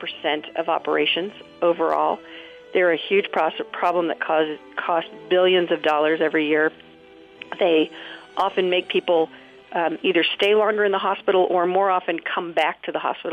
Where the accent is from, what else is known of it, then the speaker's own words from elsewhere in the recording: New Hampshire, United States; I went to medical school at Dartmouth in my home state